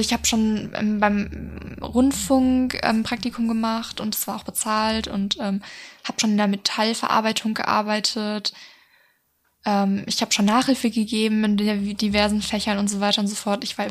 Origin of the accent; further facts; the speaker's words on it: Frankfurt, Hesse, Germany; now in Offenburg, Germany; Also ich wohne jetzt seit einem Jahr ungefähr hier. Ich komme eigentlich aus Frankfurt, also aus einer ganz großen Stadt, ganz anders.